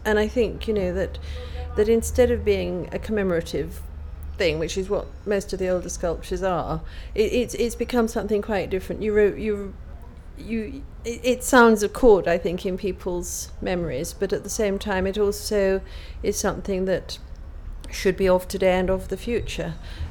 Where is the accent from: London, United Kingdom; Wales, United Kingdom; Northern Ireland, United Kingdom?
London, United Kingdom; 14th of February 1954, and I'm from West London.